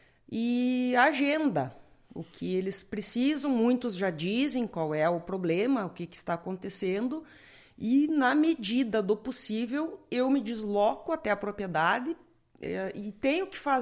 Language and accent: Portuguese; Lagoa Vermelha, Rio Grande do Sul, Brazil; voltei para minha terra com muito orgulho e carinho, trabalhando em Lagoa Vermelha